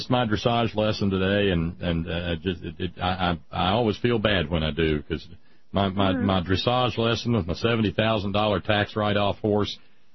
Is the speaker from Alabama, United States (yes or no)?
yes; Florence, Alabama, United States; Yeah, I grew up in Florence, and Muscle Shoals was just across the river.